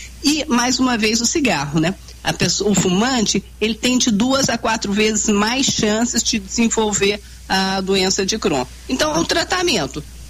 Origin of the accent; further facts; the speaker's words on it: Belo Horizonte, Minas Gerais, Brazil; eu nasci em Belo Horizonte, e onde eu morava, no bairro que eu morava, que hoje é na Savassi